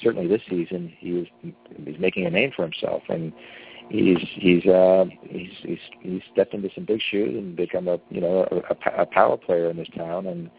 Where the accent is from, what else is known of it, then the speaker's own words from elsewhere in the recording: New York, United States; born there; They exiled Cuba in 1960, and met in New York, and I was born there.